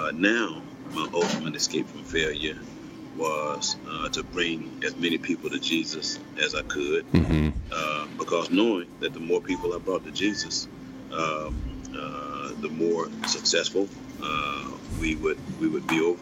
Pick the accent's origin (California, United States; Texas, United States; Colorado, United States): Texas, United States; Houston; You know, so I grew up in Houston, Texas. And I grew up in a Houston that was racially polarized, that was economically polarized as well.